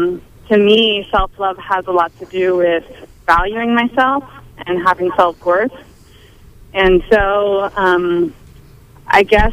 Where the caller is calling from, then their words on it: Yankee Hill, United States; I'm calling from Yankee Hill.